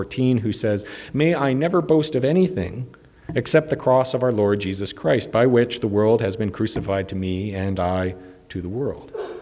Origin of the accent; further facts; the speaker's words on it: Canada; Because even though I'm a Christian, I'm also a Canadian, and I'm a very new Saskatchewanite, but I'm adapting quickly.